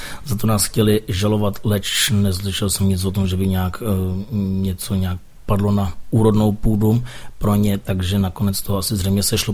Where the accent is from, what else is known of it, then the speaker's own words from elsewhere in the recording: Plzeň, Plzeň Region, Czechia; My protože pocházíme z Plzně a jsme plzeňští a samozřejmě i v Plzni máme svoji základnu v klubu Rebel